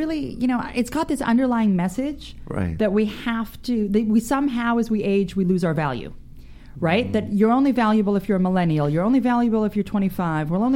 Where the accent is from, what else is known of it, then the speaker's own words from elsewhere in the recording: Calgary, Alberta, Canada; now in Los Angeles, United States; so I'm originally from Canada. And I grew up in Canada, in Calgary.